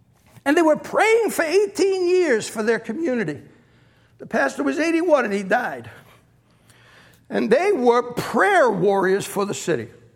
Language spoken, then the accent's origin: English; Bronx, New York, United States; I grew up in the Bronx and a three-room apartment. We had no air conditioning.